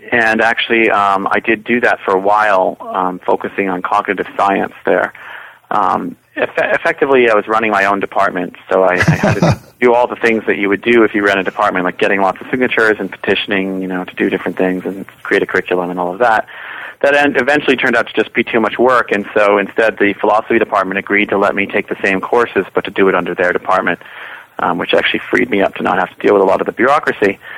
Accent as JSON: {"language": "English", "town": "Boston", "region": "Massachusetts", "country": "United States", "tie": "born or raised there", "said": "Yeah, I grew up in the Boston area. Spent a lot of time around Cambridge."}